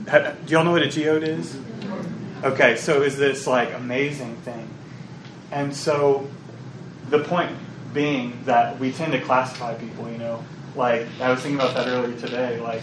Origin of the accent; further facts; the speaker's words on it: Louisiana, United States; now in Selma, United States; No, I mean, I live in Selma, Alabama. I'm from Louisiana.